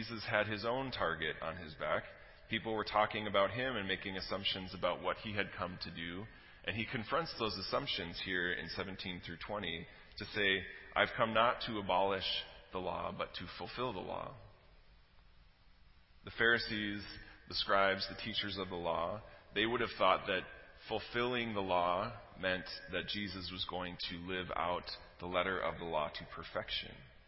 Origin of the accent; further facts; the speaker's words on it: Chicago, Illinois, United States; Or growing up in Chicago, in the 1990s, that meant Michael Jordan, right?